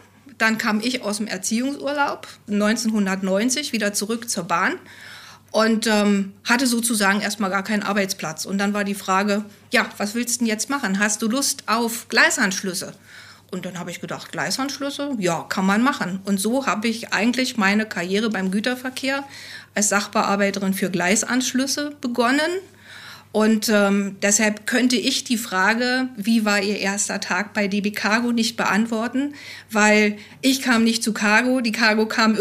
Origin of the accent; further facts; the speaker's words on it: East Germany, Germany; Ich komme aus der DDR